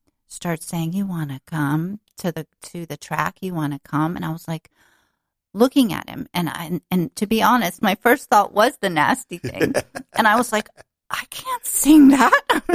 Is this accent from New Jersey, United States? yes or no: no; New York City, New York, United States; also born or lived in Hollywood, Florida; I was born in New York City.